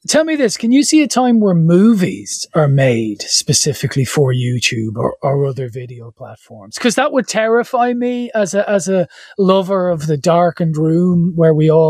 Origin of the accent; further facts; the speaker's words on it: Dublin, County Dublin, Ireland; I'm actually not that old, but, you know, I grew up in the age of, you know, we had six channels where I grew up in Dublin.